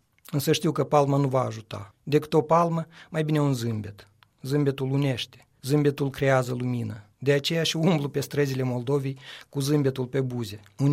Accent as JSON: {"language": "Romanian", "country": "Romania", "moved": "yes", "lives_now": "Canada", "said": "Cel puțin eu aud foarte clar, cucurigu, poate pentru că sunt român."}